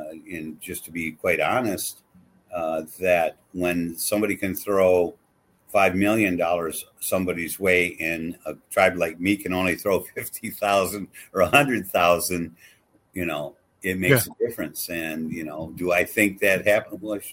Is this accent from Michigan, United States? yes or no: yes; Muskegon, Michigan, United States; because I'm a Muskegon guy. You know, I still live in Muskegon.